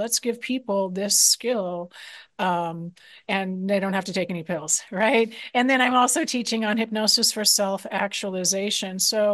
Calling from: Bellingham, Washington, United States; Well, I'm coming from Bellingham, Washington right now.

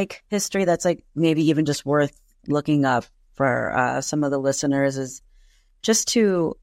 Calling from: San Diego, California, United States; I am streaming from Kumeyaay Land, also known as San Diego, California.

